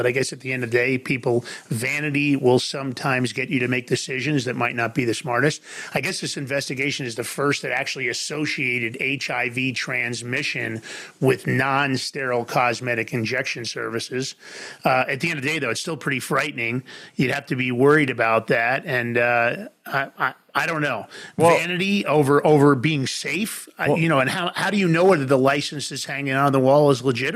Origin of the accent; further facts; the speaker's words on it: New York, United States; Because I grew up in New York, obviously.